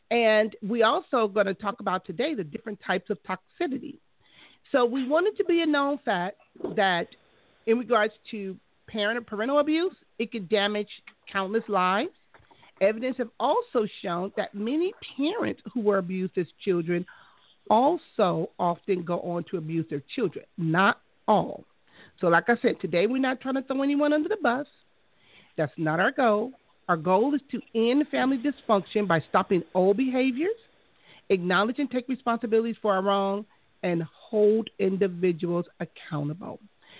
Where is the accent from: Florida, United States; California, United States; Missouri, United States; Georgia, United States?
California, United States; Compton; what I learned in my childhood growing up in Compton